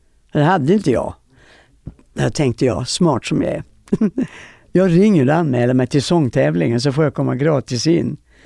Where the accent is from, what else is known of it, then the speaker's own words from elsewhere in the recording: Landskrona, Skåne, Sweden; now in Stockholm, Sweden; Liten småstad. Underbar stad att växa upp i.